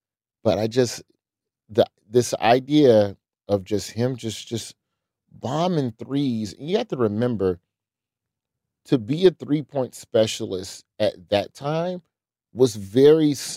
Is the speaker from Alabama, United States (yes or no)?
yes; Alabama, United States; even though I'm from Alabama.